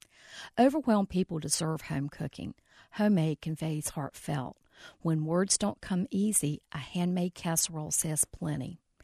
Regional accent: Boone, United States; when I was growing up in Boone, we had two sisters.

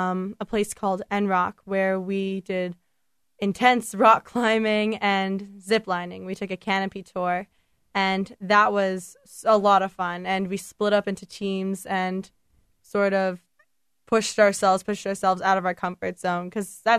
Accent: Connecticut, United States; I'm from Connecticut, so I'm from the U.S.

